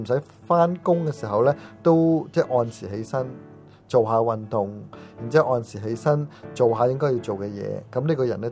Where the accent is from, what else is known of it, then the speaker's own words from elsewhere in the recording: United States; 咁好多时候我哋美国人叫做即系嗰啲叫做sofa 嘅薯仔